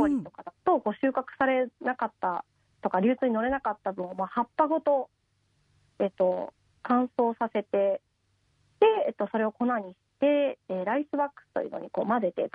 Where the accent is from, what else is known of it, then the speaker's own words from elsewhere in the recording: Kagawa, Japan; 私四国の香川県でして、